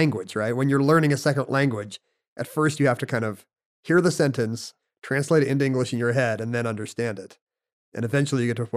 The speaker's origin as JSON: {"language": "English", "country": "United States", "said": "we're from America, one of the last countries on earth that still uses an old-fashioned imperial measuring system that is neither simple nor elegant."}